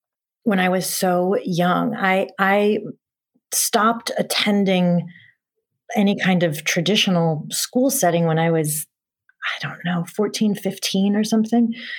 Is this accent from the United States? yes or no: yes; Montana, United States; also born or lived in San Diego / Los Angeles / North Carolina; I grew up in Montana, and then we moved to San Diego. And then I moved to Los Angeles, and then I moved to North Carolina when I got Dawson's Creek.